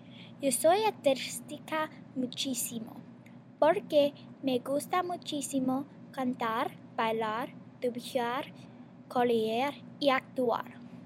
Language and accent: Spanish; Atlanta, Georgia, United States; Spanish is a second language; Yo soy de Atlanta.